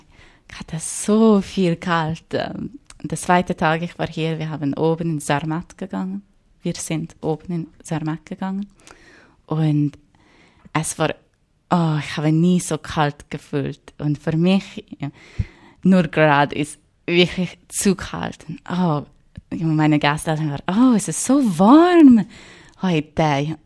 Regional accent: Australia; German is a second language

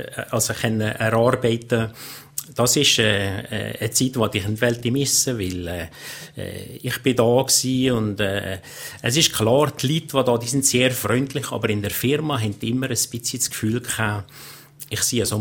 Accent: Valais, Switzerland; ich als Walliser, wo man gewohnt ist mit den Bergen, habe wirklich ein Problem gehabt, mich zu orientieren.

